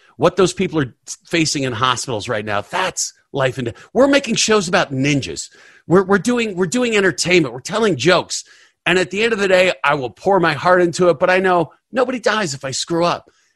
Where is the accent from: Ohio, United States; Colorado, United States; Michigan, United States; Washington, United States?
Colorado, United States; Denver; You know, I grew up in Denver, and it was just, hey, you work hard, you go to college